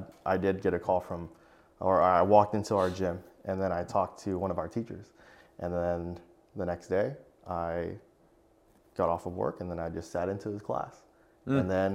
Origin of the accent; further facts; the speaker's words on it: Monterey Park, California, United States; I grew up in Monterey Park, Alhambra area, that San Gabriel Valley. It's a little bit smaller.